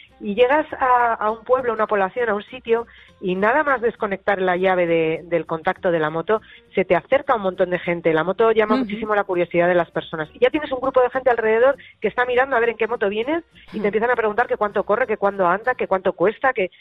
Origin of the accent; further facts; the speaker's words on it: Madrid, Community of Madrid, Spain; como buena madrileña, he utilizado muchísimo la moto, el scooter, para moverme por la ciudad y 20 kilómetros a la redonda de Madrid, ¿no? Del centro.